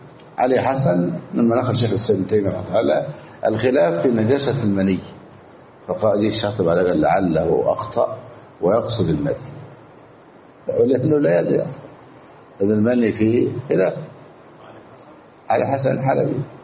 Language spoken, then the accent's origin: Arabic; Egypt; خلاص أصبحت ألباني عندنا في مصر